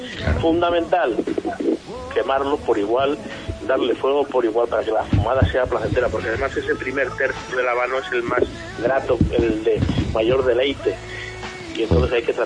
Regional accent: Arroyo, Extremadura, Spain; Pues hay de todos lados, hay de Cáceres, hay de Arroyo, de mi pueblo.

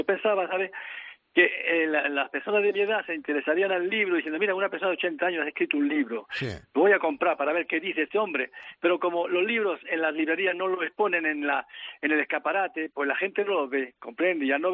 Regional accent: Madrid, Community of Madrid, Spain; yo aprecio mucho Madrid porque yo he pasado mi infancia justamente en Madrid después de la guerra. Uh-huh. Y he vivido en la calle Bravo Murillo, en la calle Covadonga, en los Cuatro Caminos también.

